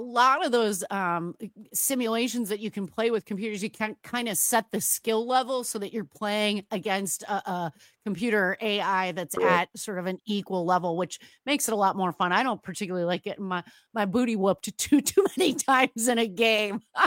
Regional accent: Wisconsin, United States; It was one of those things, you know, growing up in Wisconsin, those good tavern games, darts and pool, especially as I got into college.

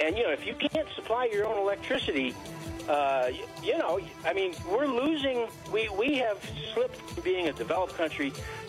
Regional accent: Detroit, Michigan, United States; I mean, I grew up in Detroit

